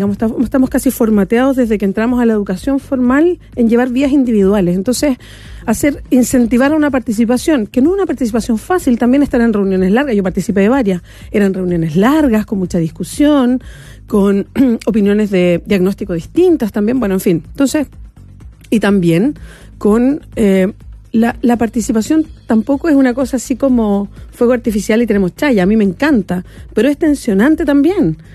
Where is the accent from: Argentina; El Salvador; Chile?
Chile; como chilenos y como chilenas